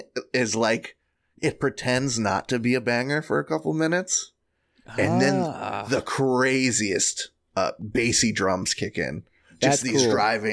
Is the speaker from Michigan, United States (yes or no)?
yes; Michigan, United States; In my small town where I grew up in Michigan...